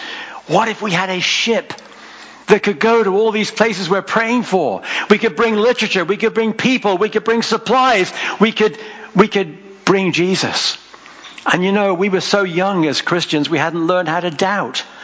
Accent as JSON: {"language": "English", "country": "Ireland", "said": "And maybe it's because I'm Irish, but somehow I had managed to get the only Pentecostal taxi driver in Veracruz"}